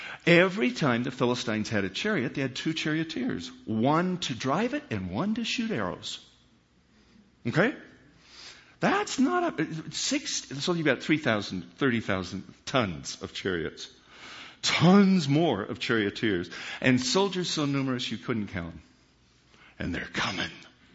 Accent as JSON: {"language": "English", "region": "California", "country": "United States", "tie": "born or raised there", "said": "I was raised in California. I know about quaking."}